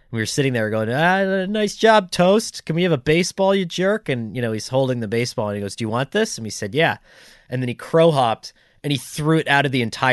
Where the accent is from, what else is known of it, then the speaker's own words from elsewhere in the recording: Scranton, Pennsylvania, United States; grew up in Scranton, and he played for what was then the Red Barons.